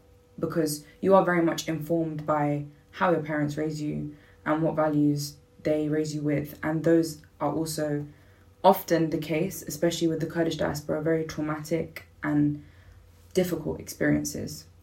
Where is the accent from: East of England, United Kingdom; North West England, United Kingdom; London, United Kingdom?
London, United Kingdom; I am born and raised in London, but I very much do not feel like the same person whose mums and dads were born and raised in London.